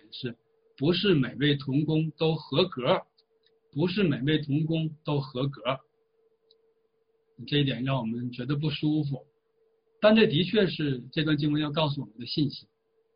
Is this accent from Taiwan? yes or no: no; China; 在我们来自中国大陆的基督徒中，